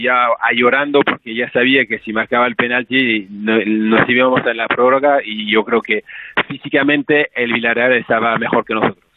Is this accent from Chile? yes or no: no; France; Spanish is a second language; eso en Francia ya lo sabemos todos